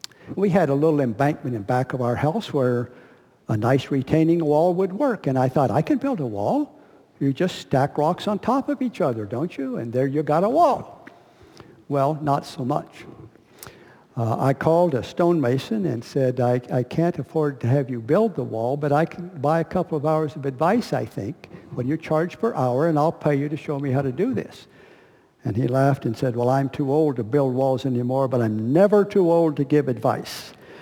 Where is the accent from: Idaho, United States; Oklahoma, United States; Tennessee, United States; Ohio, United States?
Oklahoma, United States; we weren't New Englanders by birth. Ann grew up in Arkansas, I grew up in Oklahoma, and we love New England.